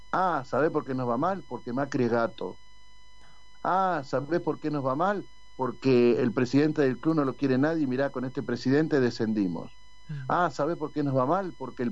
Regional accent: Argentina; Los únicos que podemos levantar la Argentina somos los argentinos.

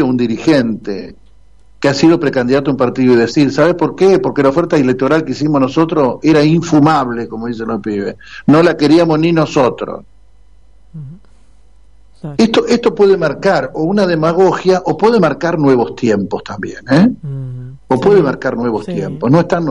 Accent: Argentina

